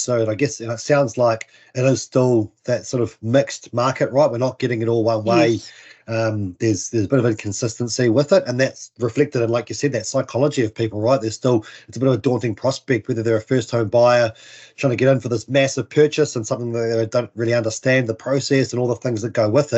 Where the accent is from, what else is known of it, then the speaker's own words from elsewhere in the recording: Northland, New Zealand; I grew up in Whanganui, as some of our listeners will know, proud Northland boy. You know, often called the winterless North, but I'll tell people that's not quite the truth.